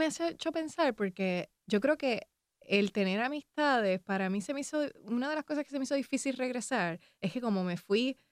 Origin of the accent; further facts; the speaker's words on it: Ponce, Puerto Rico; Y me crié en Ponce, en una urbanización